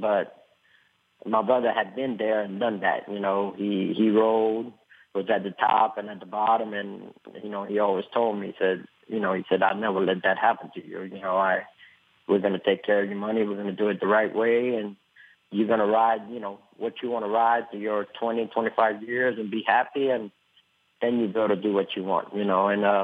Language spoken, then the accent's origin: English; Louisiana, United States; I grew up in Louisiana, and I, you know, the family, everybody trained horses.